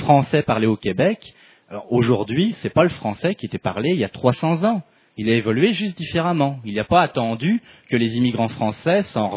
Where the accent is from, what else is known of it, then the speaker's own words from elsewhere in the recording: Normandy, France; Je viens de Normandie, et dans le pays de Caux, je peux vous dire que on a des intonations. Il y a des intonations qui ressemblent pas mal à l'accent québécois d'aujourd'hui, d'ici.